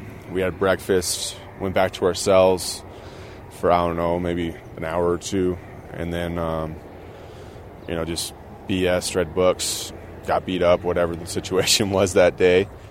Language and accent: English; Cheyenne, Wyoming, United States; I'm from Cheyenne, Wyoming.